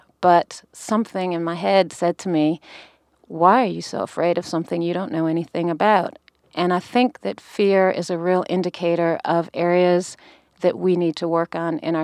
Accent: Maine, United States; also born or lived in Connecticut / New York; I grew up in Maine and in Connecticut. I went to college in New York for a while

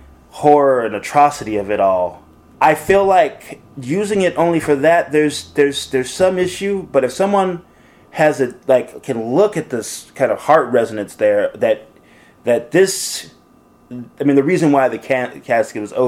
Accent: Seattle, Washington, United States; I it's interesting growing up in Seattle when I did, because what I would think about when I think about Seattle is not black, white, but more of a multicultural interaction.

